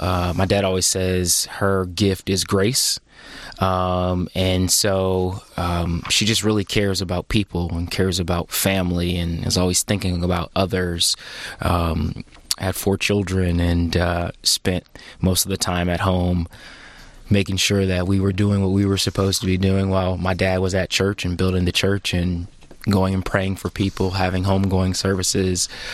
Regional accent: Detroit, Michigan, United States; born there; No, I was born in 1986 in Detroit. And my parents, we moved to the suburbs when I was like five or six.

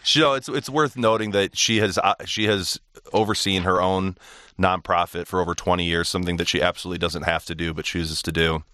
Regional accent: Birmingham, Michigan, United States; I grew up in the Birmingham-Bloomfield area, and I went to the same school that my mom and my dad attended, which was Holy Name, and my sister went there as well. And after that, I went to Brother Rice, and so I got my share of Catholic education

